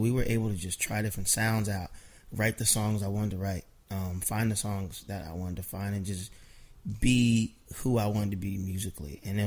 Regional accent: Milton, Delaware, United States; No, I grew up in Milton.

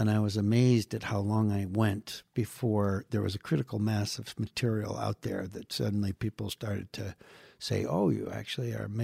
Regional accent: New York, United States; people in my hometown in Western New York State don't seem to realize it.

